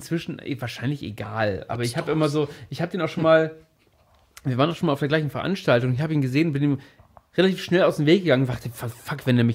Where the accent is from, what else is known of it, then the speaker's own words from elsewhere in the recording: Oldenburg, Lower Saxony, Germany; born there; Wir sind ja beide in Oldenburg geboren.